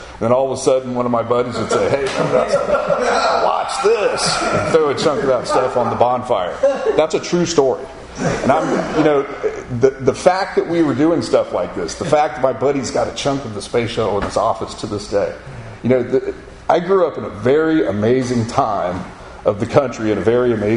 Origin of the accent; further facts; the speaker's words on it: Florida, United States; I'm like, oh, I'm from Florida, man, I was at the beach yesterday.